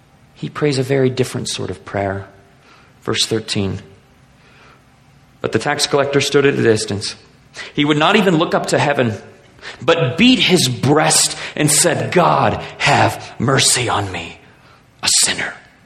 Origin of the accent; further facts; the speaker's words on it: United States; It doesn't matter that I'm male. It doesn't matter that I'm American.